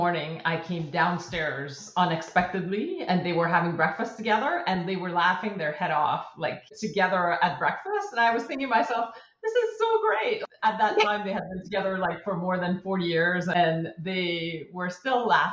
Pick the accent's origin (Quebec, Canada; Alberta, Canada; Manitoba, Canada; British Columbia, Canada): Quebec, Canada; I grew up in Quebec, French environment